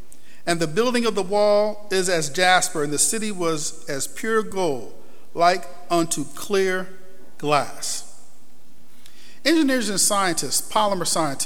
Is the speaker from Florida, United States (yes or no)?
no; Rochester, New York, United States; I'm from Rochester. When I hop on Interstate I-90, the first sign I see is a sign that says Rochester and Buffalo.